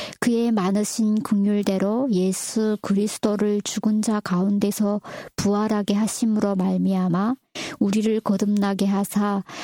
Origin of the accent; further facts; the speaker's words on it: North Korea; now in South Korea; 제 고향 저기 북조선을 떠나서 네 여기 온 게